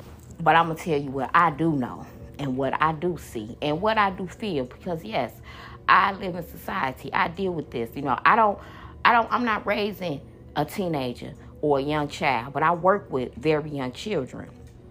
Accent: Chicago, Illinois, United States; You know, once again, I am from Chicago, and over the weekend, it was really nice here

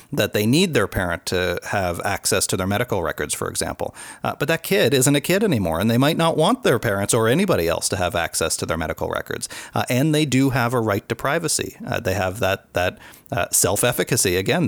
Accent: Cape Breton, Nova Scotia, Canada; I'm from Cape Breton, Nova Scotia.

